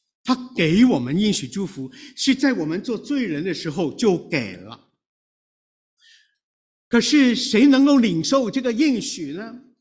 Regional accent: China; 就是我们中国人求占问卜的那个一反一正的那个叫圣杯啊

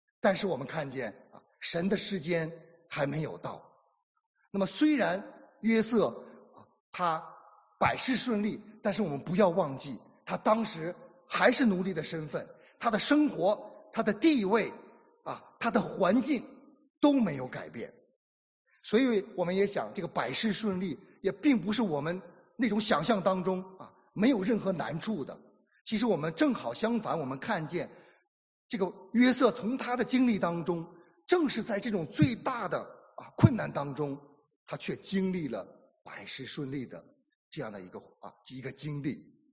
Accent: China; 我想我们中国人，对我们中国人来讲呢更是我们想要的。

